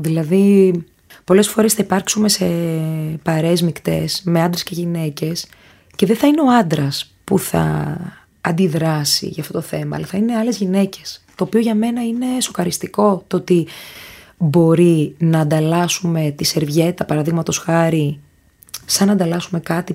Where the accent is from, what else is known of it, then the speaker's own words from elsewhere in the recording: Crete, Greece; Έτυχε να γεννηθώ στην Ελλάδα και να έχω δικαιώματα και να μην φοράω μπούρκα. Έτυχε να είμαι από την Κρήτη